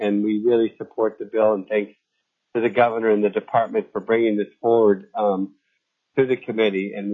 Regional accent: Homer, Alaska, United States; I'm from Homer, Alaska.

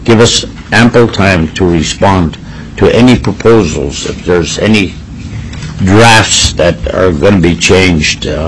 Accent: Dillingham, Alaska, United States; But I'm born and raised in Dillingham, 64 years old, and every year I see permits exiting.

